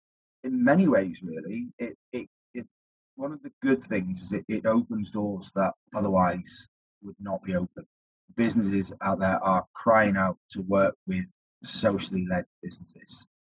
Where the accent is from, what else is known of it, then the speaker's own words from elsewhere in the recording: South West England, United Kingdom; I knew there wasn't a good Cornish pasty off it because I'm from the Southwest.